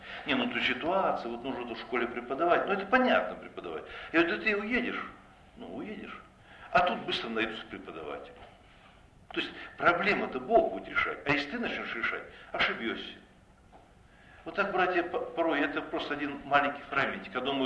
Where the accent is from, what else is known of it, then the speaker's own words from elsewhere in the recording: Kazakhstan; Я казах, гражданин Казахстана, у меня, знаю казахский язык